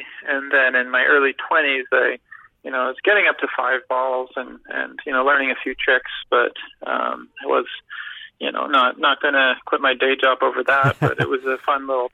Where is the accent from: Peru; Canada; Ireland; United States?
Canada; Ottawa, Ontario; because when I was younger, growing up in Ottawa, it was all about skiing.